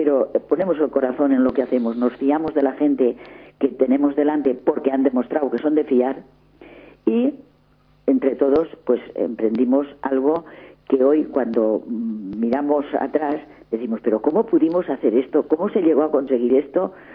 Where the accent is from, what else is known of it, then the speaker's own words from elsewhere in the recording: Valencia, Valencian Community, Spain; será porque soy de Valencia, en esos trajes de valenciana con muchos colores